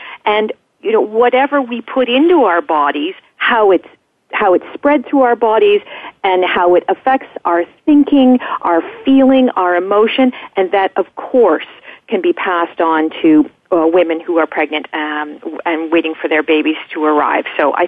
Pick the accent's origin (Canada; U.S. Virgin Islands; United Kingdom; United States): Canada; I am from Canada. My background is, you're off by 1 year. I just turned 45 years old.